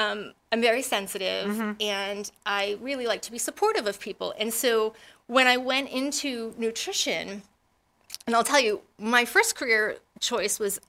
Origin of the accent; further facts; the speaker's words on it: Rhode Island, United States; now in Connecticut, United States; I was new to Connecticut. I'm from Rhode Island.